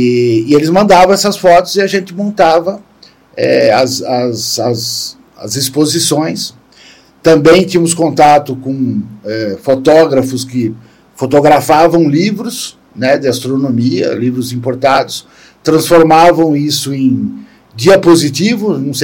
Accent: Santo André, São Paulo, Brazil; also born or lived in São Roque; now in Sorocaba, Brazil; Meus pais, nós somos de Santo André, mas eu tinha vindo para São Roque e morava em São Roque, estudava em Sorocaba.

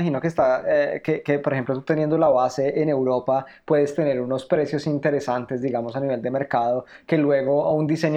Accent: Colombia; yo como colombiano me siento en el deber de en algún momento poder devolver

